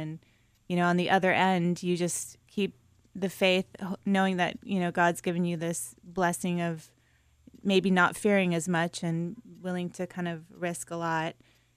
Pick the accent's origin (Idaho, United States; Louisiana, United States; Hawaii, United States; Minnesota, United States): Hawaii, United States; also born or lived in Japan; I was born and raised in Hawaii and in Japan. So I actually had Japanese nannies growing up, and I would spend half the year going to school in Japan and kind of go back and forth between Hawaii and Japan. So I consider myself half Japanese